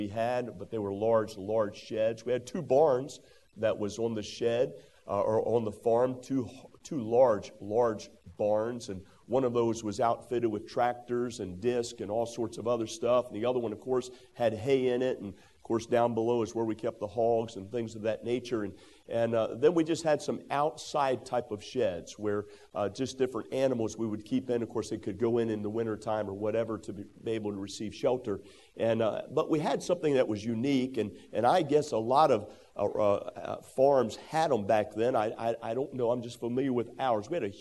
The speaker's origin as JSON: {"language": "English", "town": "Millers", "region": "Maryland", "country": "United States", "tie": "born or raised there", "said": "When I was raised in Millers, Maryland, and I lived on the farm for the first couple of years of my life, 6 years complete."}